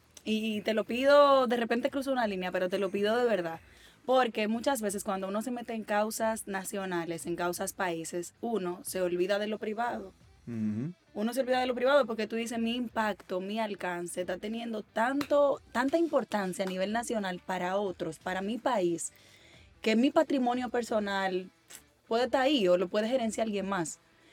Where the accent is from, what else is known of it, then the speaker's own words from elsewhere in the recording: Dominican Republic; te lo agradezco como ciudadana dominicana